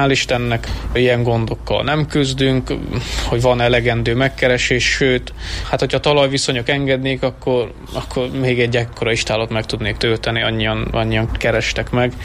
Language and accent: Hungarian; Szentábrahám, Harghita, Romania; also born or lived in Odorheiu Secuiesc / Cristuru Secuiesc; én Székelyudvarhelyen születtem, Szent Ábrahámon nevelkedtem, és úgy költöztünk Székelykeresztúra